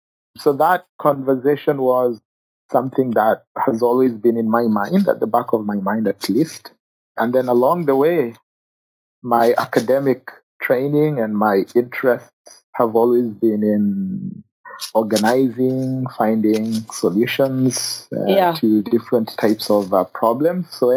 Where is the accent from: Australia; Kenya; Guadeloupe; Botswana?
Kenya; I grew up in Kenya. So I grew up as a refugee in Kenya.